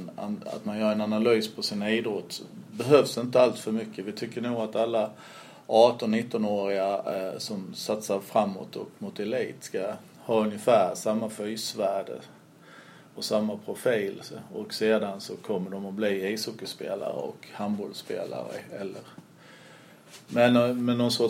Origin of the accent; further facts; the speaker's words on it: Karlshamn, Blekinge, Sweden; Jag är 55 år från Karlshamn, handbollare.